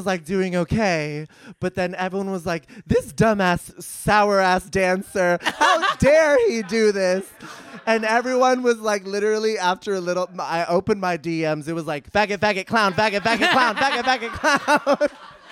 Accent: San Francisco, California, United States; The Bay Area. I'm from San Francisco.

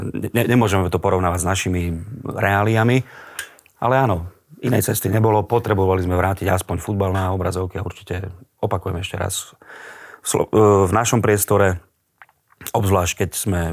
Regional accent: Prešov, Prešov Region, Slovakia; moved away as an adult; now in Bratislava, Slovakia; Už som od 93. vlastne od jesene 93 v Bratislave, stále, ale som Prešovčan.

